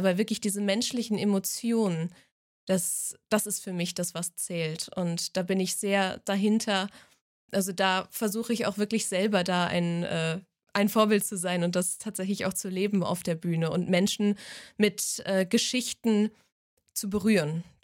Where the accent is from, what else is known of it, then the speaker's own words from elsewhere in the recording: North Rhine-Westphalia, Germany; weil es schon meine Heimat ist.